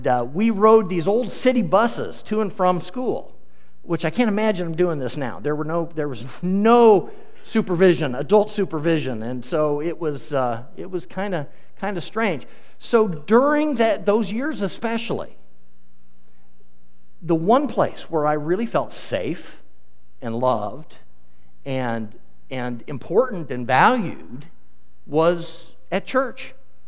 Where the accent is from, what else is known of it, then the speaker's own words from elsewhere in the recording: Des Moines, Iowa, United States; I grew up in the Christian Church Disciples of Christ in Des Moines, Iowa, at a place called Capitol Hill Christian Church.